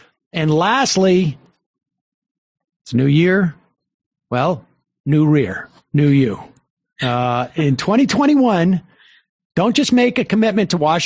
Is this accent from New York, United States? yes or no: yes; New York City, New York, United States; Because I'm a New Yorker.